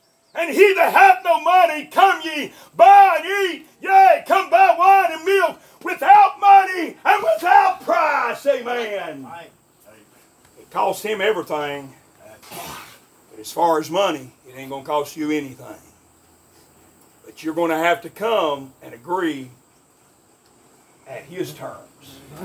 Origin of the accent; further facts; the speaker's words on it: Tennessee, United States; And I come all the way from East Tennessee and I find it up here in Blaine, Pennsylvania.